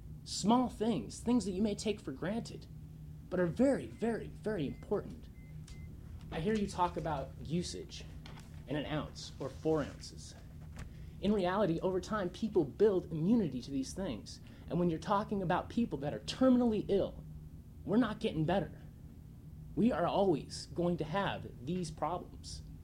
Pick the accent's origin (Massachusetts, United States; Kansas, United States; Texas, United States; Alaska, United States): Alaska, United States; Juneau; I'm from Juneau. I appreciate the opportunity to testify here today. I'm 27 years old.